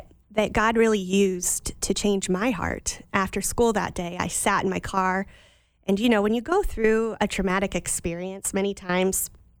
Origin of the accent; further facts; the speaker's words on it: Lima, Peru; I had gone back to my hometown in Lima.